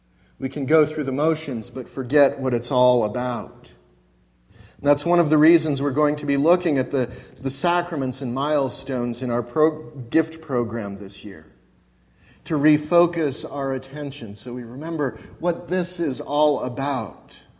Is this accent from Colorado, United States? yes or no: yes; Colorado, United States; When I was growing up in Colorado, in the Mountain Time Zone